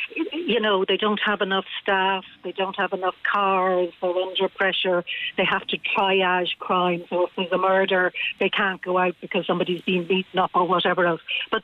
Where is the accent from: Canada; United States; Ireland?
Ireland; Dublin, Leinster; I'm originally from the Dublin 6 area